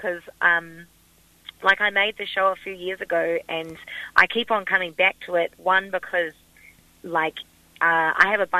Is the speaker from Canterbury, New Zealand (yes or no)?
no; Whanganui, Manawatū-Whanganui, New Zealand; also born or lived in Australia; I'm Kiwi. I grew up in Whanganui, and then I moved to Australia when I was 19 and lived there training in dance and musical theatre and established my career there. And then I came back for a little bit to escape COVID in 2020, 21